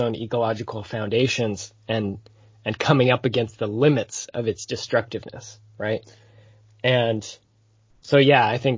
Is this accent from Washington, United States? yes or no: yes; Seattle, Washington, United States; I grew up in Seattle in this post-WTO era